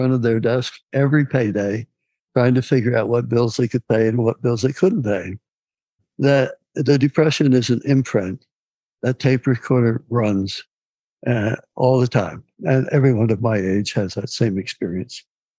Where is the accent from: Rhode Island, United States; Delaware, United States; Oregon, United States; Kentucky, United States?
Delaware, United States; Wilmington; born there; Yes, I was born in Wilmington, in a part of the city that was called Union Park Gardens, which was a row house community built for the shipbuilders in World War I.